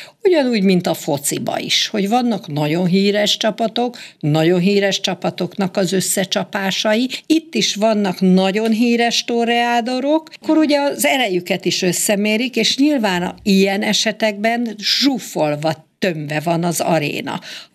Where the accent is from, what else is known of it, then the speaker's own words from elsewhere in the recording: Hungary; Kikértem magamnak, hogy én magyar vagyok, minden.